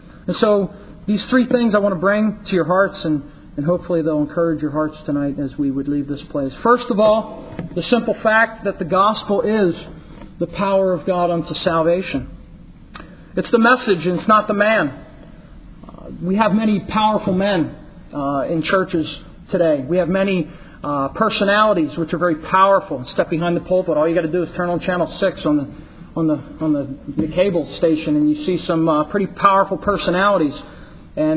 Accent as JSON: {"language": "English", "town": "Philadelphia", "region": "Pennsylvania", "country": "United States", "said": "I come from Philadelphia, and in that area, a number of mighty revivals took place."}